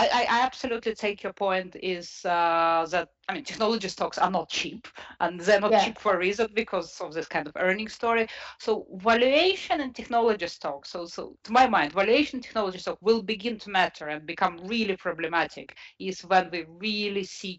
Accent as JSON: {"language": "English", "country": "Latvia", "second_language": "English", "moved": "yes", "said": "I come from Latvia and my family is in Latvia"}